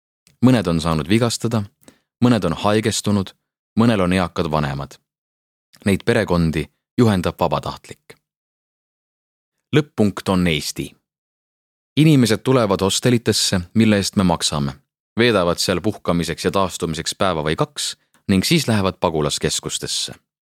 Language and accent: Estonian; Mariupol, Donetsk Oblast, Ukraine; now in Estonia; Olen Mariupolis pärit advokaat. Läksin enne sõda Eestisse ärireisile ja olen senini pidanud siia jääma.